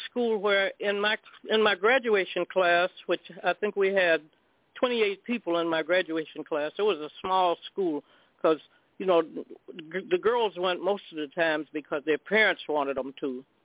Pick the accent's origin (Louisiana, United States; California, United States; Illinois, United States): Illinois, United States; Chicago; we grew up in Chicago, you know, and we knew that where we lived, there were no white people, there were no Mexicans, there were just us. We lived in neighborhood.